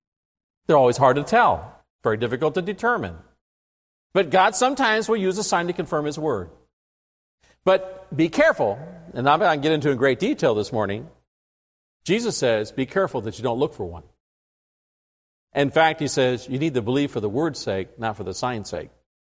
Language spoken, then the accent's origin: English; California, United States; I'm not taking blame because I'm from California. But we won't talk about my state right now.